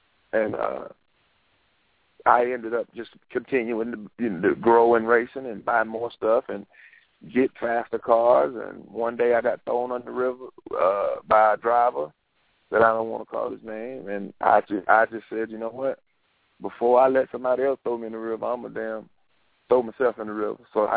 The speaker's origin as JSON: {"language": "English", "town": "Columbia", "region": "South Carolina", "country": "United States", "said": "We're all from Columbia, South Carolina."}